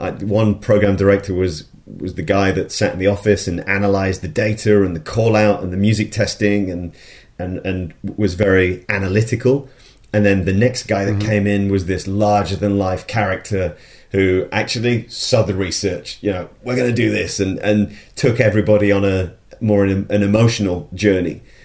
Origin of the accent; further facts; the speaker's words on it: Sheffield, Yorkshire and the Humber, United Kingdom; I grew up in Sheffield, so Manchester is the other side of the hills to Sheffield